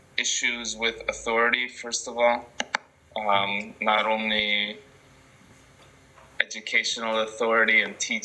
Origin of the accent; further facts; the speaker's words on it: Toronto, Ontario, Canada; now in Vancouver, Canada; so he and my mother decided to emigrate here to Toronto. I grew up in Toronto but live in Vancouver now.